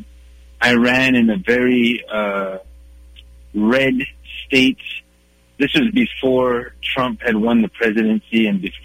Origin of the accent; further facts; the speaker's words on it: North Dakota, United States; now in Pine Ridge, United States; I was raised on the Standing Rock Reservation, and I'm now living on the Pine Ridge, where my father is from.